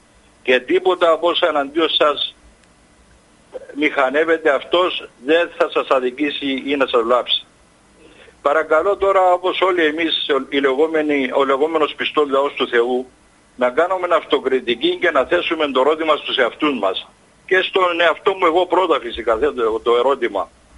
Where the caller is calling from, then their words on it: Limassol, Limassol District, Cyprus; από Λεμεσόνο, 68 χρόνος.